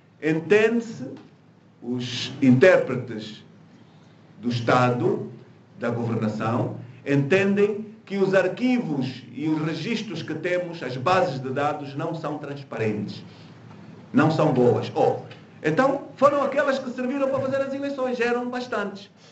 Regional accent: Quingenge, Angola; born there; Eu nasci numa terra chamada Quingenge.

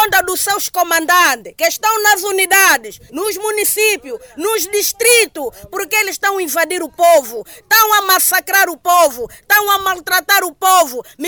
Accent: Angola; Nós somos cidadão angolano, todos nós somos angolanos e merecemos o bem-estar dessa pátria angolana.

